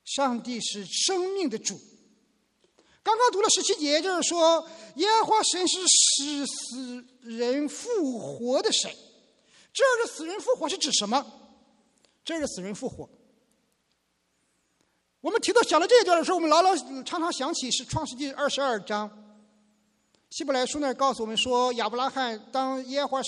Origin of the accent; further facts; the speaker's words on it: China; 对我们每一个来自于中国大陆的在座的来说，像我一样